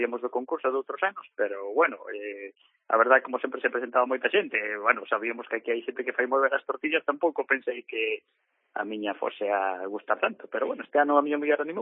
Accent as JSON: {"language": "Galician", "town": "Padrón", "region": "Galicia", "country": "Spain", "tie": "born or raised there", "lives_now": "A Coruña, Spain", "said": "vamos ao pueblo, vamos a Argón, que somos de Alí, nacimos ali en Padrón, ainda que vivimos aquí na Coruña fai bastantes anos"}